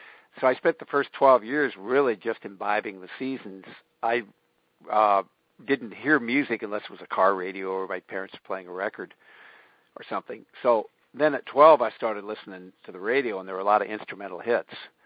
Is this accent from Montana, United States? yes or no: yes; Miles City, Montana, United States; also born or lived in Billings; I grew up Eastern Montana in Miles City and Billings later. In Miles City, we didn't have any television.